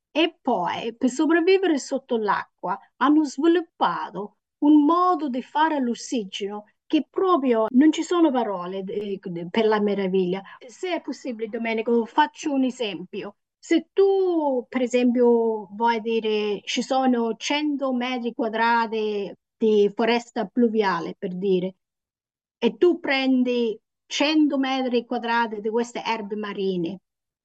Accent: Australia; Italian is a second language; now in Italy; E poi quando vai più al sud dell'Australia, dove c'è più pioggia, Ci sono per esempio gli alberi, da dove vengo io non ci sono tanti alberi, solo proprio vicino al fiume. Quindi io ho vissuto tanto sul mare

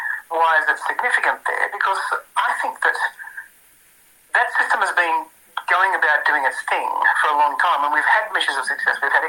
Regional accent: Newcastle, New South Wales, Australia; also born or lived in Wollongong; But I grew up in Wollongong country, grew up in Newcastle way. But since those days, I've travelled a long way away, an extra hour and a half down the road to Gadigal way.

